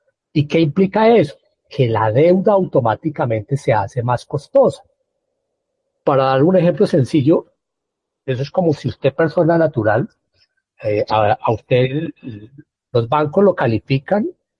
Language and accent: Spanish; Colombia; los que pagamos los impuestos, somos los colombianos